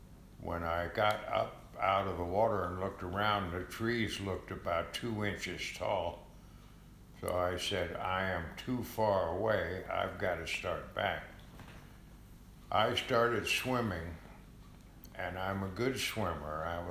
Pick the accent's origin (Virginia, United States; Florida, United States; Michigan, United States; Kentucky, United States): Virginia, United States; Arlington; And I grew up in Arlington, Virginia, and spent the first five grades, one through four, in Arlington